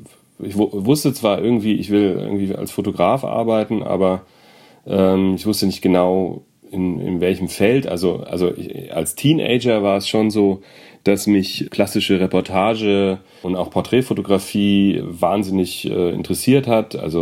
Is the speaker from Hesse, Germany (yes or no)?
yes; Frankfurt am Main, Hesse, Germany; Und ich komme aus Frankfurt am Main.